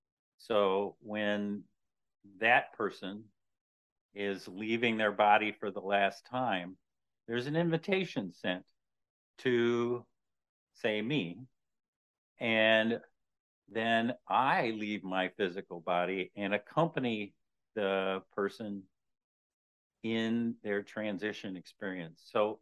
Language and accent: English; Mankato, Minnesota, United States; I grew up in Mankato, Minnesota, which is in the southern part of the state.